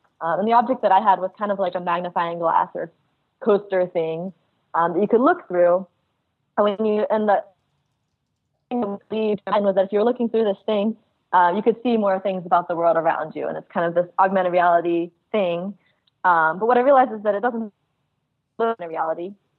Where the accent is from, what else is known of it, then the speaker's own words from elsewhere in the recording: Midwest, United States; people don't know about growing up in the Midwest or where I grew up